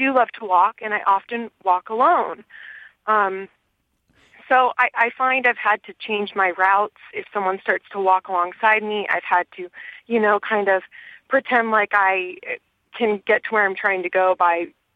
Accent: West Coast, United States; I'm from the West Coast originally, and although this is a problem there, it's not as large of a problem.

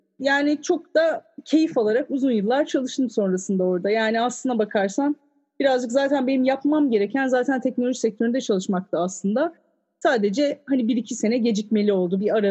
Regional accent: Ankara, Turkey; Şimdi ben doğma büyüme Ankaralıyım aslında. Hani 30 küsür sene Ankara'da yaşadıktan sonra

